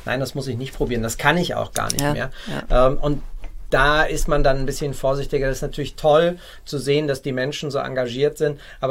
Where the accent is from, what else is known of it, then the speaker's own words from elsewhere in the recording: Berlin, Germany; born there; Berlin ist halt der Ort, an dem gearbeitet werden muss. Und meine Geburtsstadt.